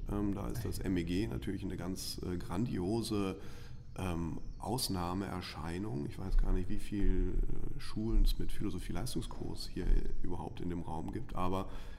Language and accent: German; Jülich, North Rhine-Westphalia, Germany; ich bin eigentlich im Rheinland aufgewachsen, in Jülich. Das ist nicht allzu weit entfernt von hier. Mhm. Und habe da auch die ersten 19 Jahre meines Lebens verbracht